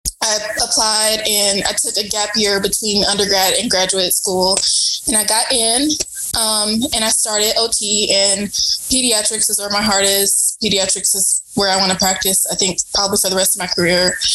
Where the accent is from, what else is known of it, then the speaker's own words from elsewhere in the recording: Kansas City, United States; Well, I'm from Kansas City. I come from a family where no one went to college.